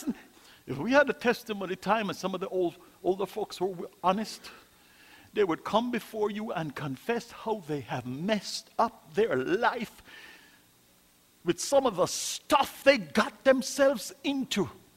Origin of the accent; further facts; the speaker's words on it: Jamaica; I'm from Jamaica.